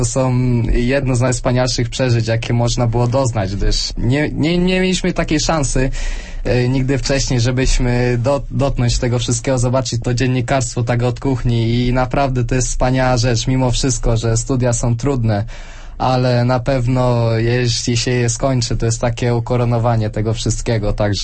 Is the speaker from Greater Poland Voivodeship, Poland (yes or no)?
yes; Kalisz, Greater Poland Voivodeship, Poland; jak tutaj kolega wcześniej, jestem z Kalisza, jestem z parafii Najświętszej Maryi Panny.